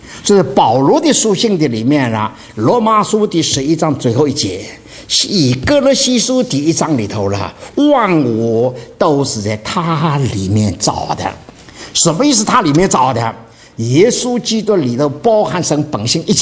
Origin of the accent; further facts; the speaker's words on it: Dinghai, Zhejiang, China; 我是在定海长大的了。